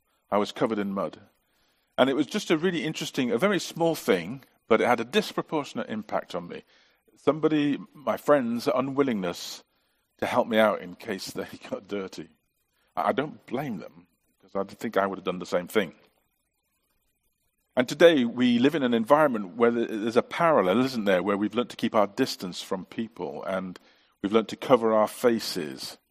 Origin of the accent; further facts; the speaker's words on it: England, United Kingdom; born there; I mean, I was born in England, not in Ukraine.